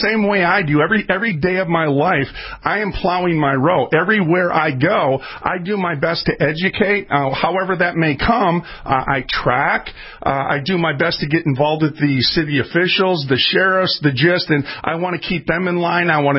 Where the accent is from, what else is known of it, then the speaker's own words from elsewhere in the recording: Minneapolis, Minnesota, United States; And I was raised in North Minneapolis. I was a welfare kid.